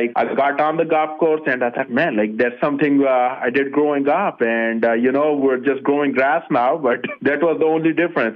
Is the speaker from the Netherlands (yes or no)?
no; Pakistan; now in United States; I grew up in Pakistan in a small village called Gurgushti on a farm.